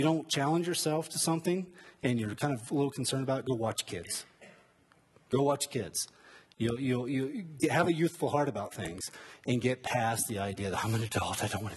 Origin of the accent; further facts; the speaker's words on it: Indiana, United States; I grew up in Indiana, right? And John Wooden was like a legend. Of course, he's from Indiana, so that's probably something to do with it. But I grew up in a small town, Indiana, graduated from Purdue University.